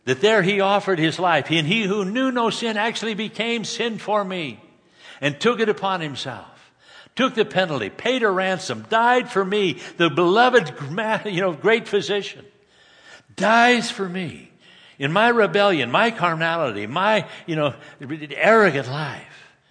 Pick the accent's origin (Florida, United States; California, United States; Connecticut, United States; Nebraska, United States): California, United States; Growing up in Southern California, some of you are old enough to remember Crazy Leg Hurts and Norm Van Brocklin.